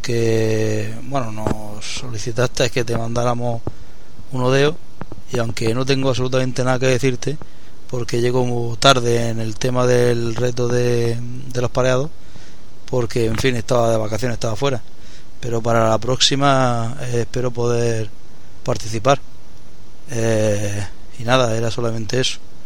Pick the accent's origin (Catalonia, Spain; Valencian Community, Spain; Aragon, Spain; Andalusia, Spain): Andalusia, Spain; Almería; de Almería.